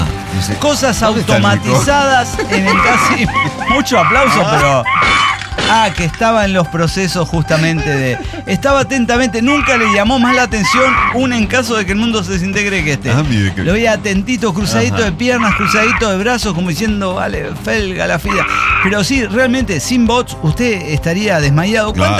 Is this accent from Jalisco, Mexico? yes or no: yes; Guadalajara, Jalisco, Mexico; de Guadalajara, Jalisco, México